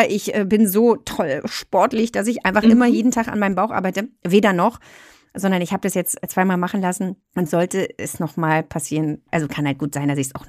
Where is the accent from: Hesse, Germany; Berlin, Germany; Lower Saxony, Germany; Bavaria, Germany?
Berlin, Germany; ich komme ja aus West-Berlin